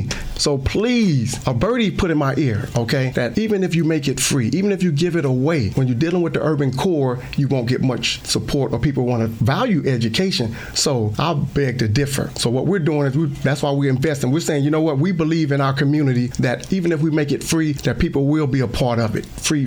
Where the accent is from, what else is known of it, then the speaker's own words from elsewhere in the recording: Kansas City, Missouri, United States; also born or lived in St. Louis, Missouri; I was born right here in St. Louis, Missouri. We moved here to Kansas City, and the Kansas City School District is where I come from.